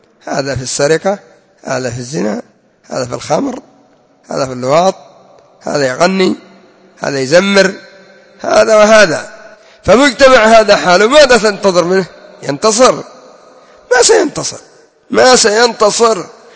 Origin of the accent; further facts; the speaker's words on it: Yemen; انظروا في شعبان كم تتوجه من الزيارات هنا عندنا في اليمن